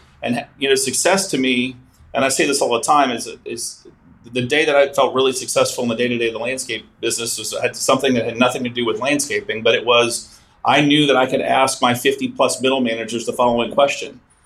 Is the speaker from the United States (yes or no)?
yes; New Orleans, Louisiana, United States; that was probably a life lesson back to growing up in New Orleans.